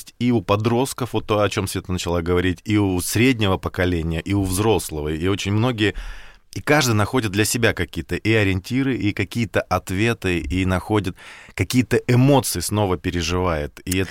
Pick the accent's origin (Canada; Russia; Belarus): Russia; Barnaul, Altai Krai; Мы из Барнаула, там Обь.